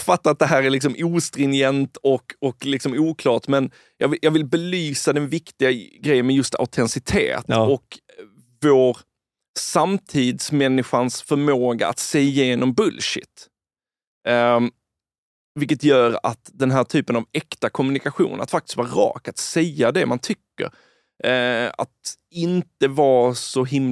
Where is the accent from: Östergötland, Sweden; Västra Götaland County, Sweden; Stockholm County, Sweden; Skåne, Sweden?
Skåne, Sweden; Malmö; jag är själv från Malmö.